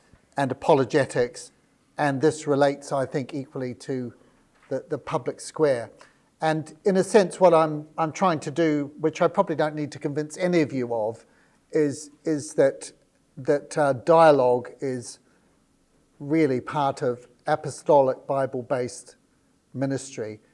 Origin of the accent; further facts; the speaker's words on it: New Zealand; So I took that as a Kiwi, as a green light.